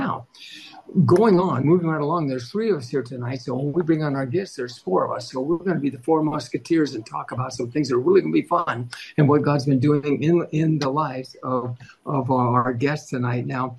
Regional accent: California, United States; They used to call us the Golden Boys because we came from Southern California.

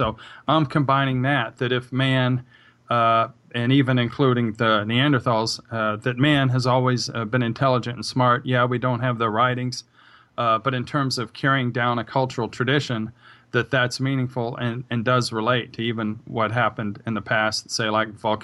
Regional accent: Virginia, United States; I grew up in Northern Virginia, and I had a friend.

